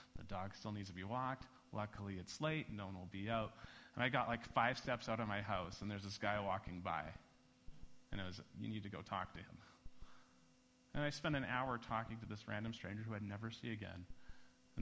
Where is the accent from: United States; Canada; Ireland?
Canada; Calgary, Alberta; And then the playoffs hit, and I'm from Calgary originally